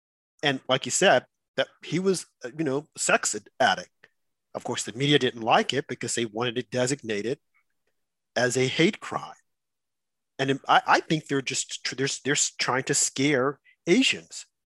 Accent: New York, United States; I'm from New York

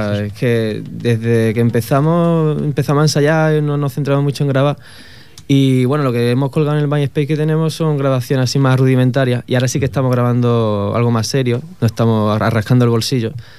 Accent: Jaén, Andalusia, Spain; Bueno, yo soy de Jaén. Lo que pasa es que llevo aquí ya 6 años.

